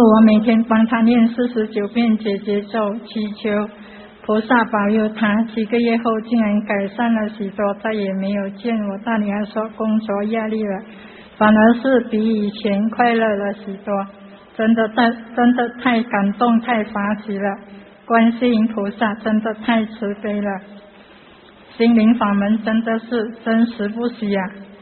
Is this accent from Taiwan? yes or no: no; Malaysia; 我是马来西亚的